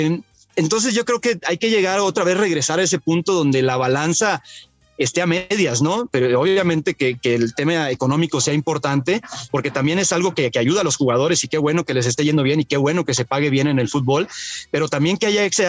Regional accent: Mexico; somos los jugadores mexicanos con más títulos en el club

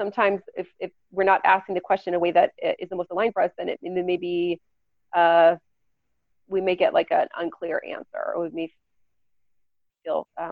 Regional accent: Lafayette, Colorado, United States; I was driving home from Denver to my hometown at the time of Lafayette, which is about 30, 35 minutes.

